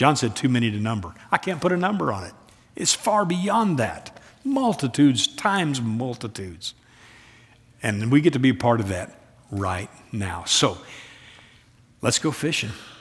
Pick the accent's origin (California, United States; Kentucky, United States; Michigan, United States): Kentucky, United States; As a teenage kid, I'm from Kentucky. You know, I'd be out on the basketball court. We had a basketball goal, as almost every home in Kentucky when I grew up, on the driveway.